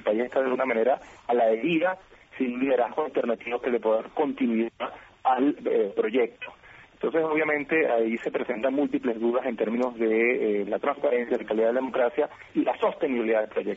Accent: Venezuela; yo lo único que sé como venezolano y que quiero como venezolano es larga vida para el presidente.

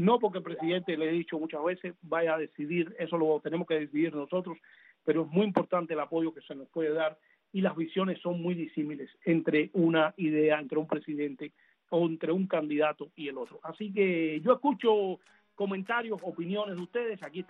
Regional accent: Cuba; now in United States; los cubanos tenemos que estar muy pendientes de lo que está pasando y de lo que va a pasar con las elecciones aquí en los Estados Unidos

